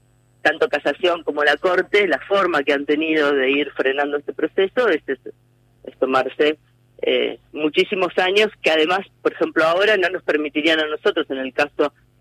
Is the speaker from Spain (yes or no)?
no; La Plata, Buenos Aires Province, Argentina; quienes somos de La Plata estamos como muy orgullosos